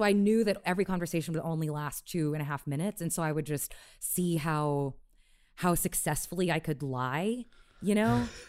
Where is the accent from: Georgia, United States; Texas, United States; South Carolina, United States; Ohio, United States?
Texas, United States; Houston; where I was killing time before Peace Corps because I grew up in Houston.